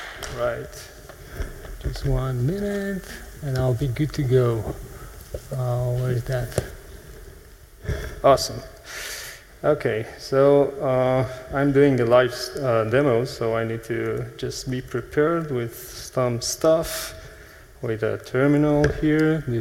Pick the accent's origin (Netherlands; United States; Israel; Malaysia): Israel; Tel Aviv, Tel Aviv District; English is a second language; I'm from Tel Aviv, Israel.